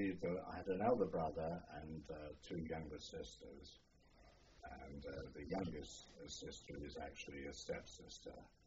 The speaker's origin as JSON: {"language": "English", "town": "Hornsey", "region": "London", "country": "United Kingdom", "tie": "born there", "also_born_or_lived": "Ipswich / Norwich", "said": "I was born in Hornsey, North London, on January the 31st, 1931."}